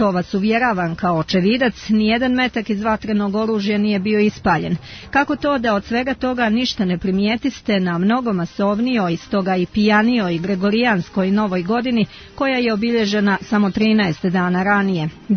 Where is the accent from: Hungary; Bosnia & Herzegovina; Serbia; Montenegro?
Montenegro